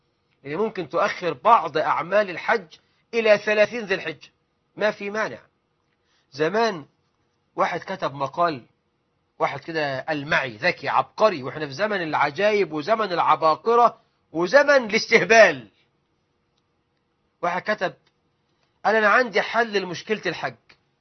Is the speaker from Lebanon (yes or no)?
no; Egypt; أنا مصري أهو رايح أحج